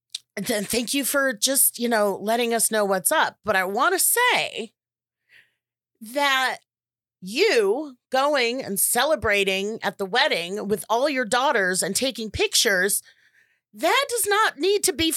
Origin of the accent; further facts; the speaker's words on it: Savannah, Georgia, United States; accent: Savannah; Now I'm talking in my Savannah accent. I have the worst habit of doing that as an actor thing.